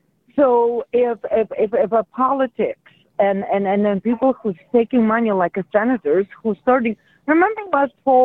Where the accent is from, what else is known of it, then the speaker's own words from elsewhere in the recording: Russia; now in Milwaukee, United States; Hi, guys. I'm from Russia, right? So from the small age, we start learning about revolution.